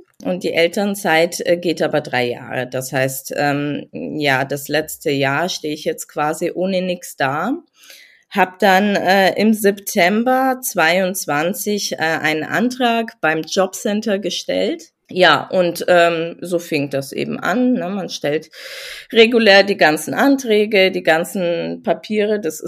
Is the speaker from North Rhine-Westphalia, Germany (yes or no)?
no; Nuremberg, Bavaria, Germany; Ich komme aus Nürnberg und das ist in Bayern.